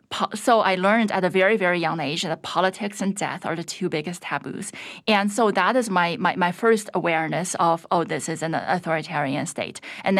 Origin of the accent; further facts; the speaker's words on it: China; English is a second language; I would speak it from my individual experience that I grew up in a medium-sized city in central eastern China in a very typical Chines